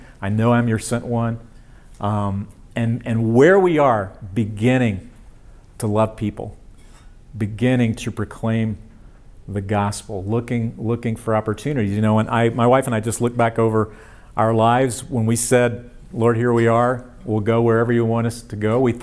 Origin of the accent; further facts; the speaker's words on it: South Carolina, United States; So went back to my hometown. We went out to Francis Marion College at the time that you passed on the way to Myrtle Beach and just went in.